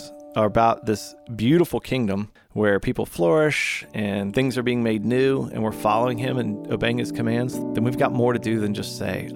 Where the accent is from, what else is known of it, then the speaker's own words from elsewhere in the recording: United States; Growing up in the United States, arguably one of the most highly individualistic cultures ever